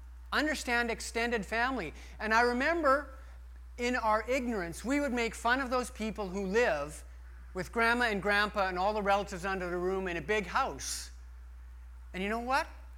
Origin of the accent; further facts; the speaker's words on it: Edmonton, Alberta, Canada; I remember growing up in Edmonton, and we were very English in background